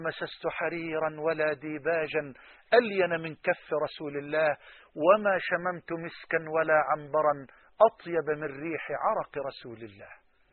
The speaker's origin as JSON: {"language": "Arabic", "country": "Egypt", "said": "بلهجتنا في مصر"}